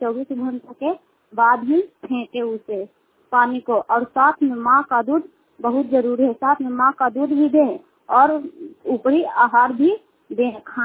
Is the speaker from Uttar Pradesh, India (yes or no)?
no; Sukhhariya, Bihar, India; सुखहरिया के रहने वाले हैं, रुखाई पंचायत के चंदी प्रखंड नालंदा जिला के निवासी हूँ।